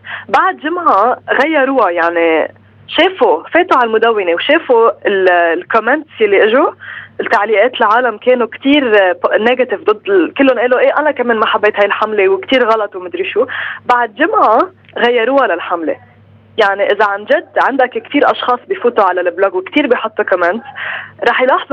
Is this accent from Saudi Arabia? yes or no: yes; Saudi Arabia; now in Lebanon; أنا ما كنت عايشة بلبنان، كنت حياتي كبرت بالمملكة العربية السعودية ونقلت على لبنان من 5 سنين